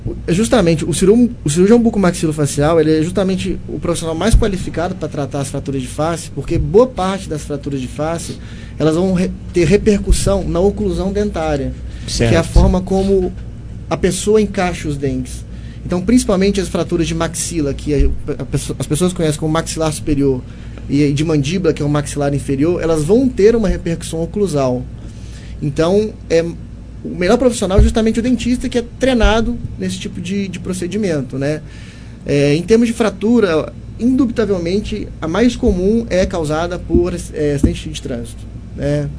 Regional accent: Conselheiro Lafaiete, Minas Gerais, Brazil; moved away as an adult; Bom, eu sou natural de Conselheiro Lafaiete, é uma cidade no interior de Minas, ali próximo a Belo Horizonte, deve dar mais ou menos uns 100 quilômetros de Belo Horizonte. Aos 18 anos eu fui para Juiz de Fora

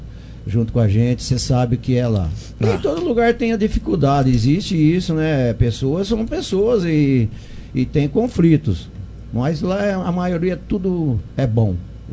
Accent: Jabuticabal, São Paulo, Brazil; Esse apelido apareceu quando eu era criança lá em Jabuticabal.

